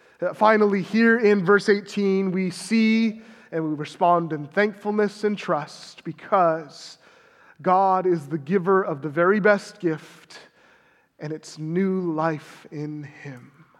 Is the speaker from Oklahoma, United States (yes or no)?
no; California, United States; and I'm from California, so we talk a lot about government deception when we talk about daylight savings.